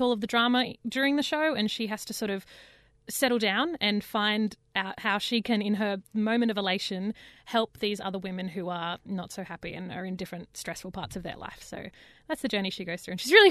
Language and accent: English; Parkes, New South Wales, Australia; So I grew up on a farm, a really big farm out in Parkes, which is central west New South Wales. It's about 6 hours from Sydney. And I grew up on the farm.